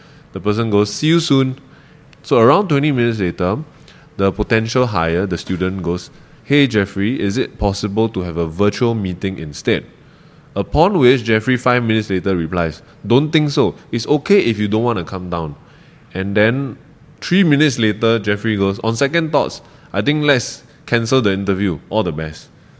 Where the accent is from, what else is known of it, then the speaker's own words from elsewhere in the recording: Malaysia; now in Singapore; I'm from Malaysia, right? I'm a Malaysian PR working and living in Singapore.